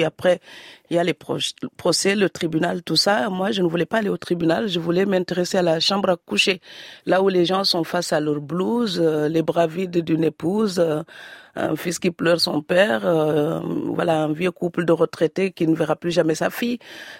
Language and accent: French; Niodor, Fatick, Senegal; born there; Et l'île de Sangomar est un ancien lieu de culte en face de mon village natal d'ailleurs.